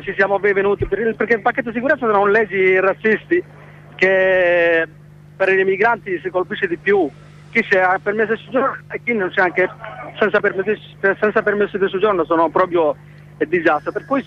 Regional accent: Bangladesh; Italian is a second language; now in Italy; Sono del Bangladesh.

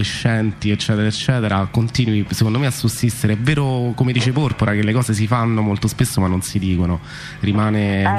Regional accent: Rome, Lazio, Italy; io non sono vissuto in un piccolo paese, sono vissuto a Roma

